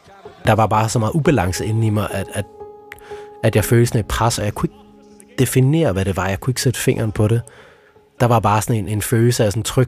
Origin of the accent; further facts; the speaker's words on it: Sønderborg, Region of Southern Denmark, Denmark; Jamen, jeg er opvokset i Sønderborg og boede dernede med min mor